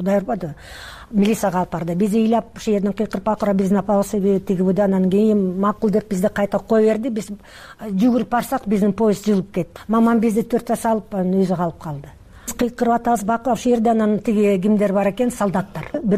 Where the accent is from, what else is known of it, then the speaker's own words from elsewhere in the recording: Mongolia; Тиги Монголиядан биз келдик байкем, таякемдикине.